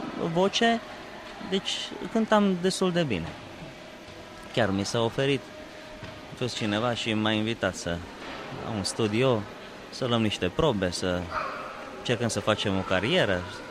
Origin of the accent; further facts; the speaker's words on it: Romania; au aflat că sunt din România, eu vorbeam limba engleză